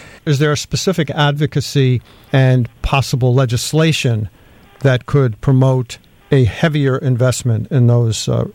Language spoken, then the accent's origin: English; Brantford, Ontario, Canada; including folks from my hometown, Brantford